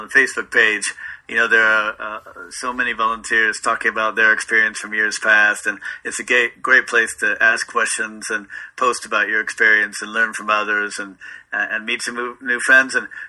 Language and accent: English; Portland, Oregon, United States; You know, I grew up in Portland, Oregon. We got the Mariners when I was about 10 years old, but there's a bit of a rivalry between Portland and Seattle